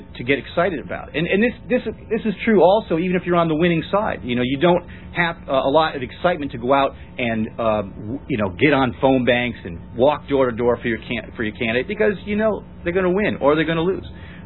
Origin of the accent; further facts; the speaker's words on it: San Francisco, California, United States; You know, California, for instance, where I live, I'm from San Francisco.